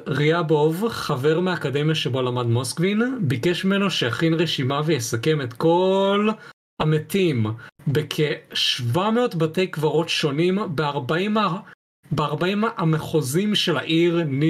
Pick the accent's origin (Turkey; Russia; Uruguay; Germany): Russia; ואני אומר לך את זה בתור אדם רוסי